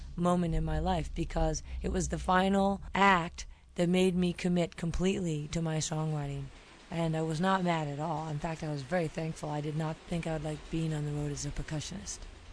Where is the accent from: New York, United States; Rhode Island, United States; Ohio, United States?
New York, United States; You know, being a New Yorker, I did not listen to the radio per se.